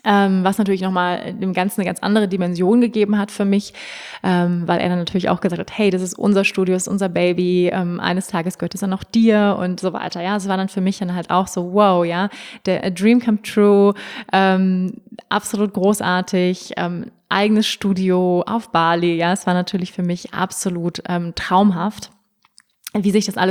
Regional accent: Hamburg, Germany; weil meine Eltern leben in Hamburg, ich komme aus Hamburg ursprünglich

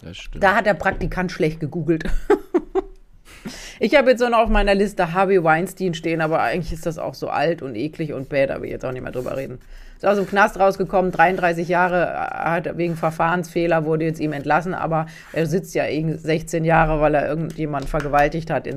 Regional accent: Southern Germany, Germany; Bei uns in Süddeutschland, wo meine Eltern noch leben, da isst man ja Nierle, also Nieren.

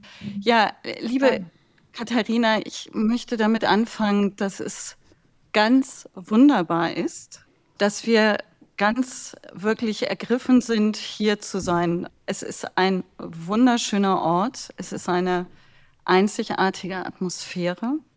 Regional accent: Berlin, Germany; ich komme aus Berlin

